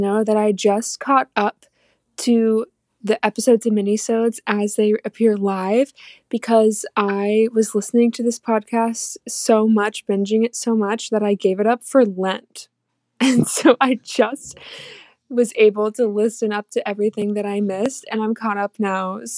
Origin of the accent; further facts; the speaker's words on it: Indiana, United States; My pronouns are she, her. I'm from Indiana